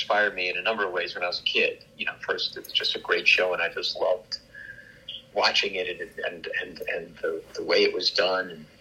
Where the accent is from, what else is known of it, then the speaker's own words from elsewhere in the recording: Port Washington, New York, United States; also born or lived in Queens, New York; I grew up in Queens, New York until the age of about 10, and then moved to Port Washington, where I went to went through the remainder of elementary school and then junior high at Weber and then Schreiber